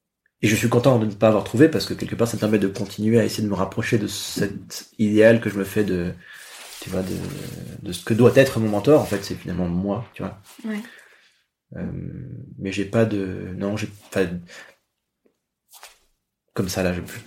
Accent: Paris, Île-de-France, France; born there; je suis parisien de naissance, c'est des lieux qui sont mythiques

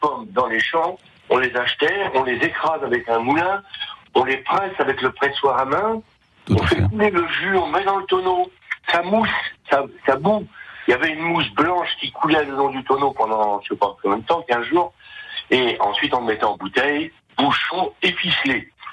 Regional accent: Normandy, France; Je suis normand, j'ai 75 ans.

